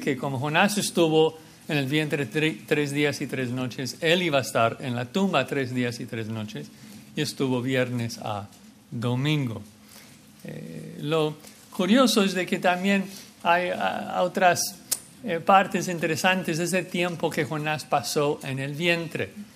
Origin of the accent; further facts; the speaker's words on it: United States; Spanish is a second language; Entonces, como buen gringo, saco mi celular y cuento 8 días y lo agendé para el siguiente lunes.